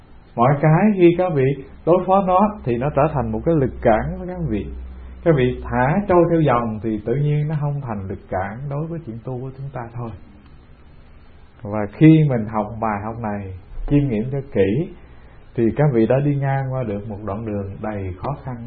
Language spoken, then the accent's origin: Vietnamese; Southern Vietnam, Vietnam; Mình dân miền Nam, nhưng mà ở miền Nam mà mình trả hàng mình không mua thì bị người ta đốt phong long á.